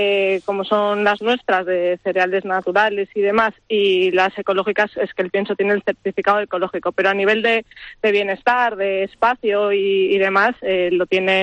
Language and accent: Spanish; Vitoria, Basque Country, Spain; nosotros somos, bueno, mi marido y yo somos de Vitoria, aunque la familia materna de Ramón, de mi marido, es de aquí, de Reruela.